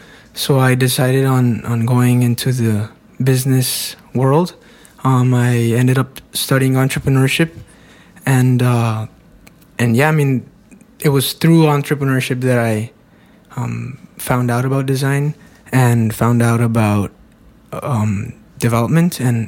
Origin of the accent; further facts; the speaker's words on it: Matamoros, Tamaulipas, Mexico; now in Monterrey, Mexico; I'm actually from Matamoros. I live in Monterrey, but I'm from Matamoros, which is a border town in Mexico.